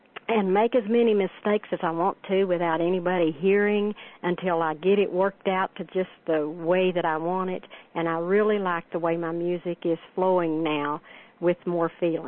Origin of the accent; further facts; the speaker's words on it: Johnson City, Tennessee, United States; I am from Johnson City, Tennessee.